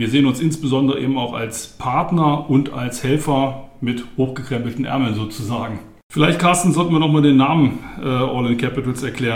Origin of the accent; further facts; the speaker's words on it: Lower Saxony, Germany; born there; now in Frankfurt, Germany; ich bin 53 Jahre alt, gebürtiger Niedersachse, lebe aber seit über 20 Jahren mittlerweile in Frankfurt